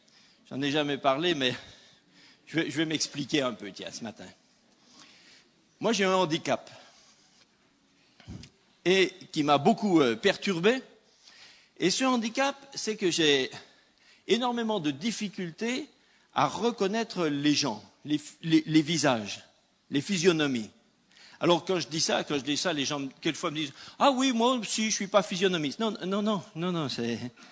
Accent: France; Moi-même, je suis étranger, je suis français, hein, ici en Alsace.

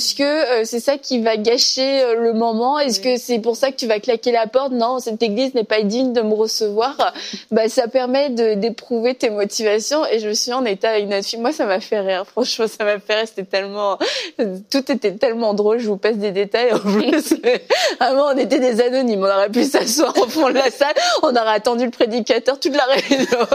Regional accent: Canada; Ok, vous venez d'où? Bah du Canada.

